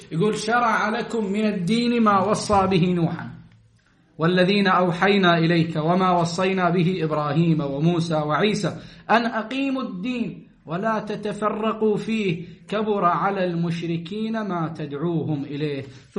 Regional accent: Iraq; بلدنا العراق بلد منهار

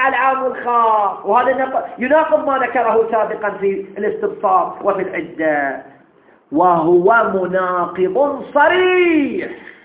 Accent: Bahrain; لا أنا من البحرين

